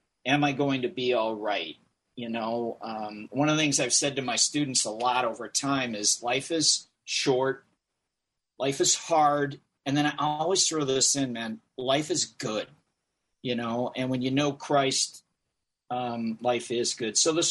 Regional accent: Eden Prairie, Minnesota, United States; I grew up in Eden Prairie in suburban Minneapolis, and nice little church, but I had no youth ministry.

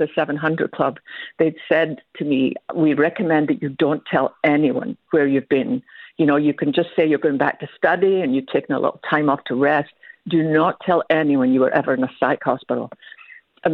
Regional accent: Scotland, United Kingdom; nope, we're Scottish, we use what we've got.

